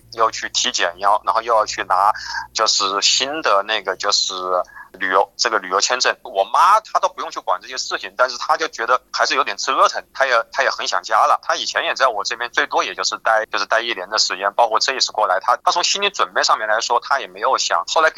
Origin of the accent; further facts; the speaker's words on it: Wuhan, Hubei, China; now in Melbourne, Australia; 我是武汉的嘛，然后我们武汉也是这个就是这个源头嘛